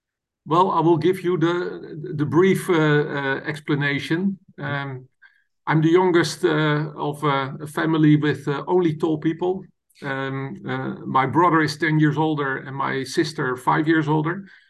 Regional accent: Voorburg, South Holland, Netherlands; English is a second language; one of the strongest clubs in the Netherlands, Starlift in Voorburg, in my hometown.

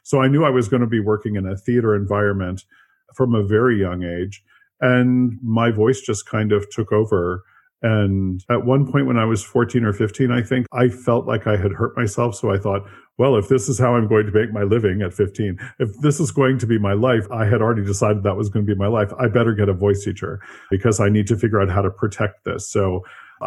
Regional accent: Washington, District of Columbia, United States; born there; I was born in Washington, D.C. Actually, I'm one of the very few people born in Washington, D.C.

